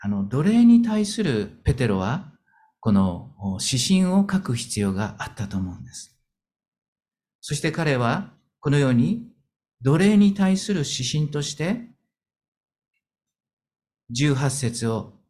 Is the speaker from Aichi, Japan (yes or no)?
no; Gunma, Japan; born there; 上州人なんですけど、群馬の生まれなんですけど、私は群馬で生まれたことにですね、非常にこのですね、恥じらいをですね、感じながら生きてきた時代がありました。